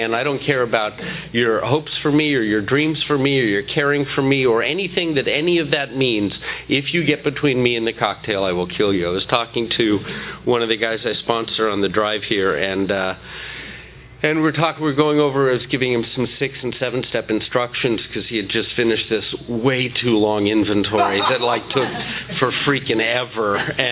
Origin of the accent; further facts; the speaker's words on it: San Fernando Valley, California, United States; I grew up in the San Fernando Valley. That didn't cause my alcoholism. I came from normal parents.